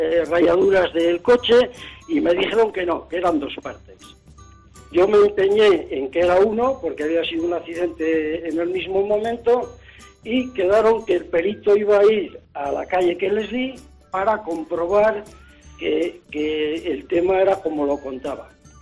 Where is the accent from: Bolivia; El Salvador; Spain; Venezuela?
Spain; Bilbao, Basque Country; now in Sanlúcar de Barrameda, Spain; Sí, sí, llevo muchos años allí. Soy de Bilbao, pero lo paso muy bien por ahí.